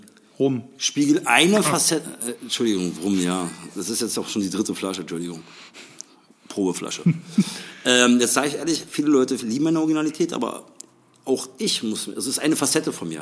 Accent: Berlin, Germany; accent: Berliner Schnauze; ich bin Berliner Schnauze, ich nusche mir einen Bart rein, ich hab nicht ist die beste Aussprache

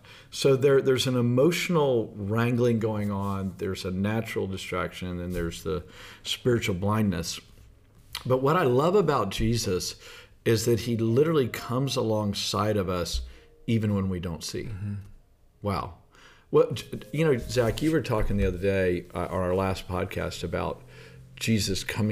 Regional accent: Texas, United States; And I grew up in Southeast Texas, so guys didn't cry.

